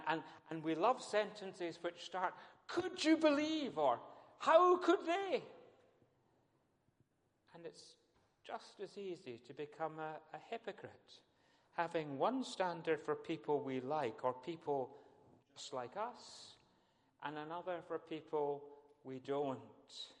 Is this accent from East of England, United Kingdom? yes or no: no; Glasgow, Scotland, United Kingdom; Well, I wouldn't say that because I'm a Glaswegian.